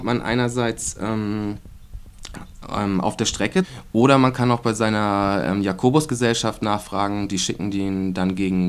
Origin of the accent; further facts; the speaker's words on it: Schleswig, Schleswig-Holstein, Germany; born there; selbst in meiner Geburtsstadt Schleswig, da gibt es wirklich diese Wegweise.